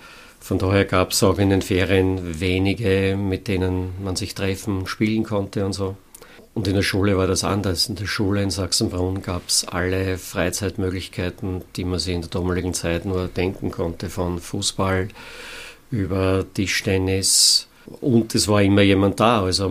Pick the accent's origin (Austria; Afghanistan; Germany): Austria; Tauchen, Lower Austria; geboren in Tauchen bei Münchkirchen am Wechsel auf einem Bauernhof, als jüngster von insgesamt 6 Geschwistern